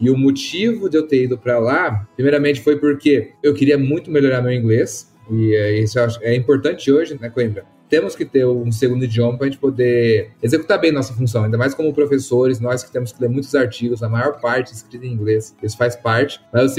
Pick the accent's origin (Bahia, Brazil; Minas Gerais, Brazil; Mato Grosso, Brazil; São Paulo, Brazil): Mato Grosso, Brazil; Cuiabá; Eu sou cuiabano, como os cuiabanos falam, cuiabano de Chapecruz, né? Sou nascido e criado em Cuiabá, onde no inverno nossa média de temperatura é 35 graus